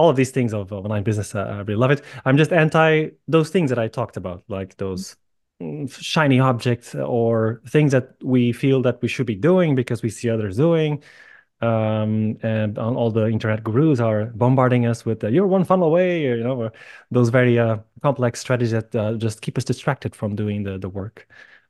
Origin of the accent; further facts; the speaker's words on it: Lisbon, Portugal; from Lisbon, Portugal, and I am a business mentor